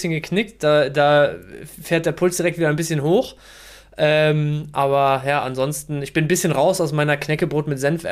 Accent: Bielefeld, North Rhine-Westphalia, Germany; also born or lived in Dortmund; und dann aber mein Leben lang in Bielefeld gewohnt.

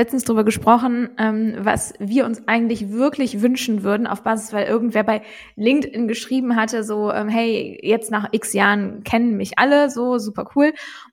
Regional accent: Rhineland, Germany; accent: Rhenish; Und die gute Laune dürfen wir ja nicht mehr durch unseren rheinischen Akzent verkörpern, deswegen müssen wir da andere Wege finden.

